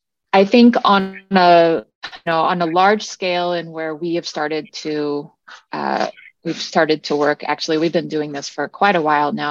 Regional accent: California, United States; And because we're from California and everyone knew us, this was, like, probably a good pilot

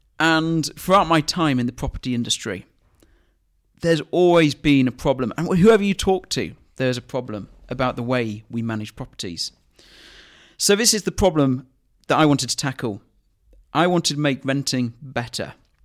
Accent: Harrogate, Yorkshire and the Humber, United Kingdom; So, kind of going back to me, really, born and bred in Harrogate. I love Harrogate.

